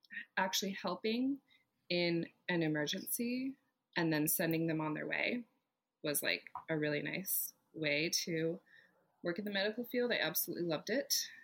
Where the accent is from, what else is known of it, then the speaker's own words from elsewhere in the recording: Oregon, United States; also born or lived in Klamath Falls; Yeah, so I was born in Southern Oregon in Klamath Falls, if anyone knows. It's in the middle of nowhere. It's a farming community, basically. And I grew up south of that, even more in the middle of nowhere, on like 6 acres.